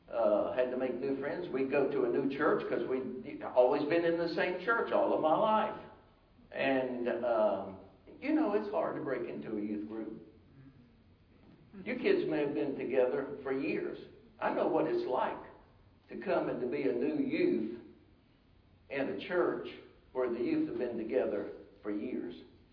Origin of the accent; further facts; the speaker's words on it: Atlanta, Georgia, United States; Now, I grew up in Atlanta where my dad grew up in Atlanta